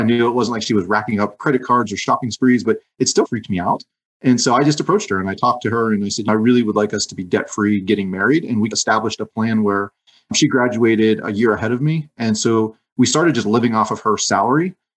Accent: Pennsylvania, United States; Yeah, so I'm from Western Pennsylvania near Pittsburgh. And Pittsburgh, Pennsylvania, and a depressed steel town, I guess you would say. And so grew up very average, middle, lower middle class.

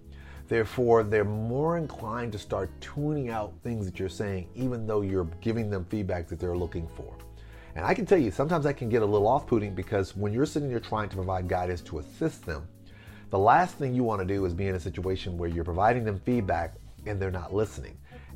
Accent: Pine Bluff, Arkansas, United States; Like in my hometown of Pine Bluff, Arkansas, my mother went to Southeast High School

